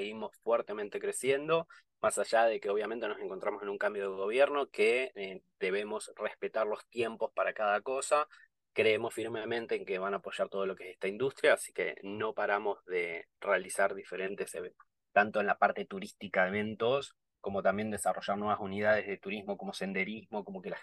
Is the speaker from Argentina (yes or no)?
yes; Tierra del Fuego, Argentina; now in Córdoba, Argentina; En realidad, originalmente yo soy de Tierra del Fuego.